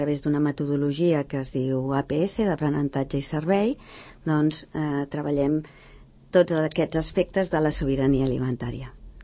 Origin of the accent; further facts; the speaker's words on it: Sant Cugat del Vallès, Catalonia, Spain; born there; Cadascú, doncs, té la seva població de naixement, en aquest cas jo mateixa, que sóc de Sant Cugat